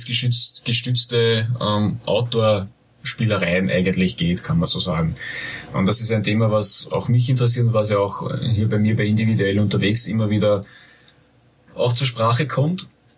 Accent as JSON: {"language": "German", "country": "Austria", "said": "Da dürfte offensichtlich auch bei uns in Österreich irgendwie die rechtliche Situation ein bisschen anders sein."}